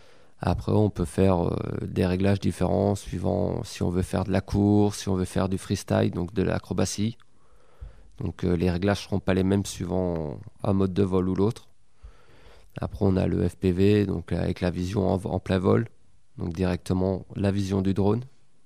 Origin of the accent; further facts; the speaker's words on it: Belgium; now in France; moi, je suis pas concerné, je suis belge.